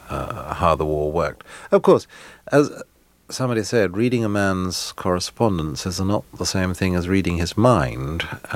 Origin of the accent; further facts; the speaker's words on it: England, United Kingdom; I grew up in the part of England where the Americans came to gather for the great invasion of D-Day